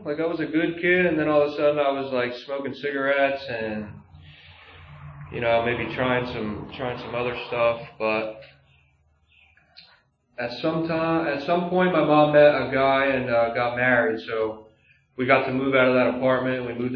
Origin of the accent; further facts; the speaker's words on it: Nazareth, Pennsylvania, United States; I grew up not far from here. I grew up in Nazareth, like half hour north of here.